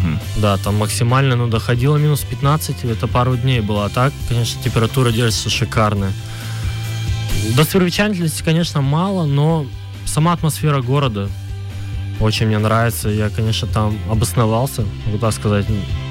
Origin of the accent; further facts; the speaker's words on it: Chita, Zabaykalsky Krai, Russia; now in Belgorod, Russia; Да, замечательный город Чита, но жаль, оттуда все уезжают.